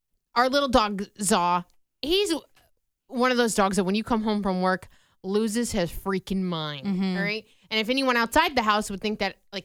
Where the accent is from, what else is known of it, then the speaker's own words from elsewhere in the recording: Vinton, Iowa, United States; he went to my hometown, Vinton, and went to the Benton courthouse to get a new driver's license